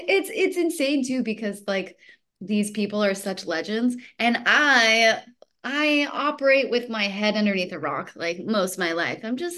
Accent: Montana, United States; But anyway, I grew up in a tiny town in the middle of nowhere in Montana. I lived all over the world

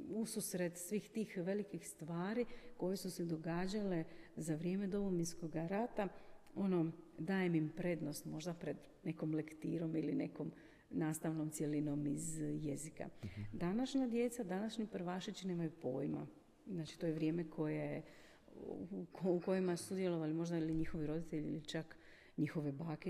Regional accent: Zadar, Zadar County, Croatia; Zadar je moj rodni grad. Zadar je grad koji me ono apsolutno obilježio kao srednju školku.

